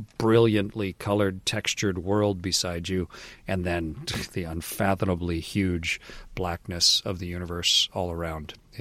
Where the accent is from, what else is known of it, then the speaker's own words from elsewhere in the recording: Canada; Like, by definition, I could not be an astronaut as a Canadian.